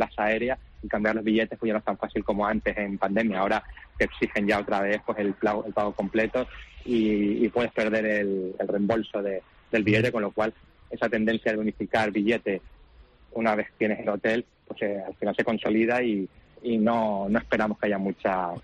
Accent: Spain; los que somos asiduos a los acueductos somos nosotros los españoles

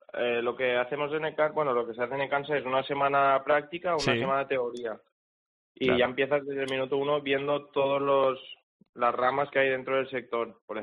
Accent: Spain; now in Tenerife, Spain; yo soy peninsular, pero llevo muchos años aquí viviendo en Tenerife.

